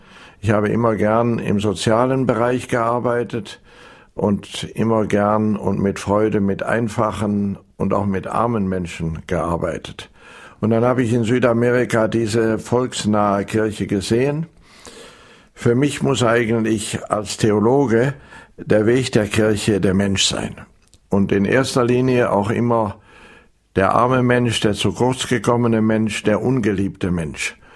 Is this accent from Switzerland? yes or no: no; Mönchengladbach, North Rhine-Westphalia, Germany; now in Bolivia; Das ist einfach, das heißt Bückelberg, genauso wie Sie sagen. Ja, das ist die Heimat v